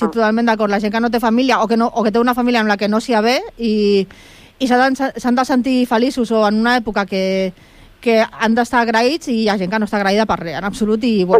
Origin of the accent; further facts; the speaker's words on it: El Prat de Llobregat, Catalonia, Spain; per no parlar més de l'ampliació de l'aeroport, perquè sóc del Prat i ja estic molt saturada